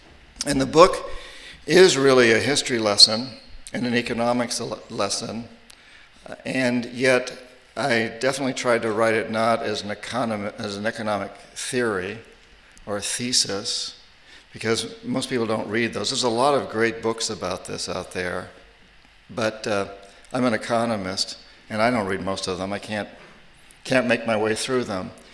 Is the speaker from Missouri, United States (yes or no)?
no; New Hampshire, United States; Again, created in my home state, New Hampshire, as we say it up there.